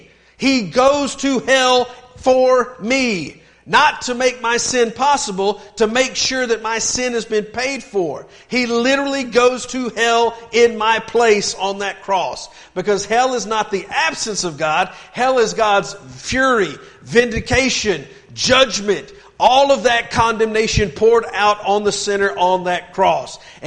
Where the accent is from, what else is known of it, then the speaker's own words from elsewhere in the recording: the South, United States; I remember growing up in the South, and I remember like the Baptist churches would go around on Sunday afternoon